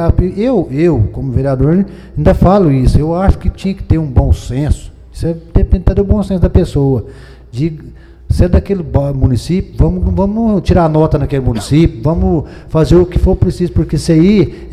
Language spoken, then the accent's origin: Portuguese; Chapadão, Brazil; você sabia que isso aqui era da minha terra, lá do Chapadão?